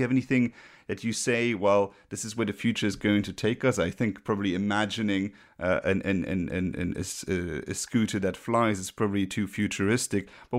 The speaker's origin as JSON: {"language": "English", "country": "Luxembourg", "said": "You know, I'm from Luxembourg, a small country in Europe"}